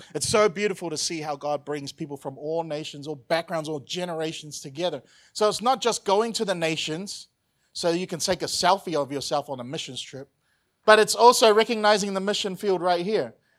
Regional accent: New Zealand; Or like for me, right, as a New Zealander, as the world champions of rugby, I'm prophesying right now, right?

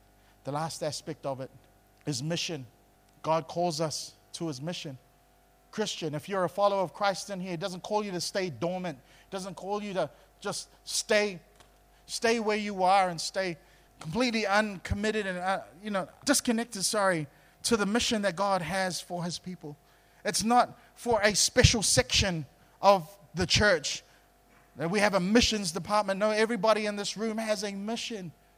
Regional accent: New Zealand; I'm a Kiwi, but I will not let this nation go to hell on my watch.

